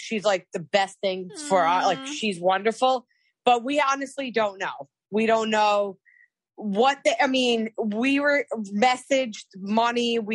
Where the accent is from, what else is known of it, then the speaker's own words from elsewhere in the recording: New York, United States; Like, first of all, I'm from New York. I don't play that way.